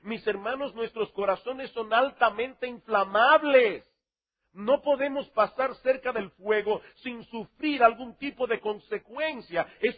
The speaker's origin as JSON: {"language": "Spanish", "country": "Dominican Republic", "said": "sí, yo soy dominicano"}